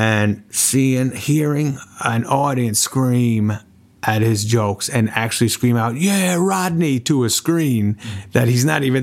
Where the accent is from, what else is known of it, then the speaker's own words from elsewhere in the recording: New Hampshire, United States; The guys I grew up in New Hampshire where they all can jam.